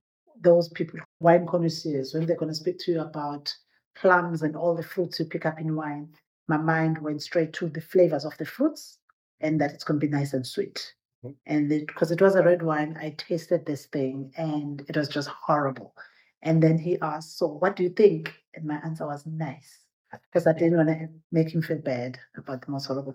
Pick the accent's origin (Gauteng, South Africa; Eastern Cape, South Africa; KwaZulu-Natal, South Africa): KwaZulu-Natal, South Africa; Kwanundlovu; I grew up in the village Kwanundlovu, and then we moved to another village. And I went to school there.